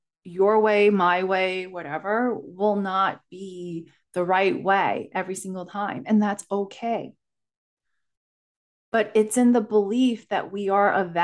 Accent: United States; because I am Asian American female.

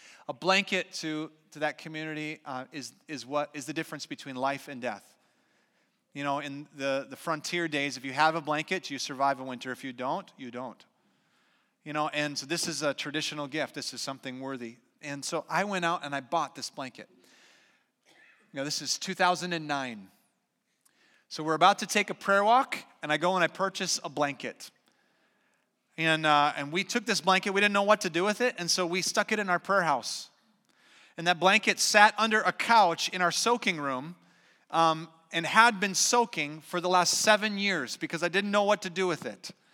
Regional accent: Prior Lake, Minnesota, United States; You know, I grew up in Prior Lake. There's a reservation in Prior Lake, the Mittawakaton Sioux.

